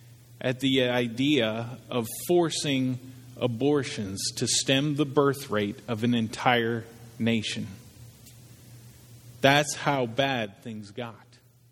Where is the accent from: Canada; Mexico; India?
Canada; now in United States; I moved to Tennessee in 1996. I came from Canada, which Canada is not drastically different than America, but it is different.